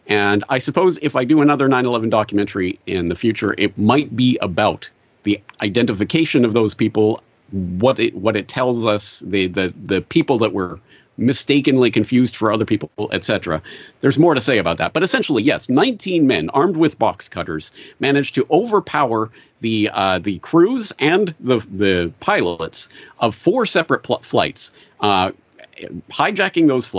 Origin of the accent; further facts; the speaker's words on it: Canada; certainly the American media, which I was watching as a Canadian. We get, of course, a lot of secondhand American media.